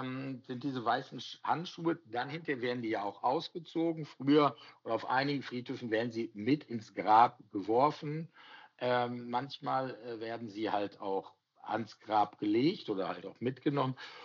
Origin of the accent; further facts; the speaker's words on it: North Rhine-Westphalia, Germany; weil ich ein Kind des Ruhrgebiets bin